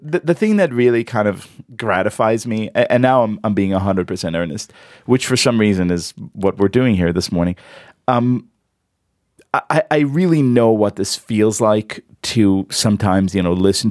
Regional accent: Israel; English is a second language; because I am from the Israel, I like the tribe metaphor very much, with the desert and the knife and the camel.

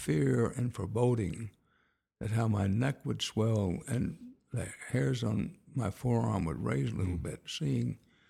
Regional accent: Houston, Texas, United States; also born or lived in Wharton; growing up in I was born in Wharton, growing up in Houston

